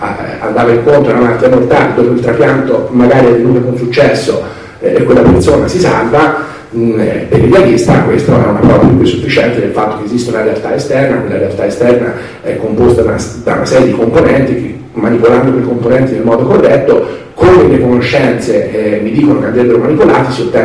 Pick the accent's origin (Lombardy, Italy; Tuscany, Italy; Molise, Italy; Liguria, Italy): Tuscany, Italy; Viareggio; io sono da Viareggio